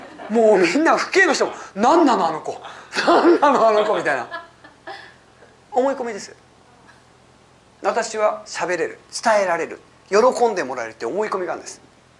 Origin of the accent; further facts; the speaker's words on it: Higashimurayama, Tokyo, Japan; 僕の実家は東村山、かみさんの実家は石巻なんですけどね。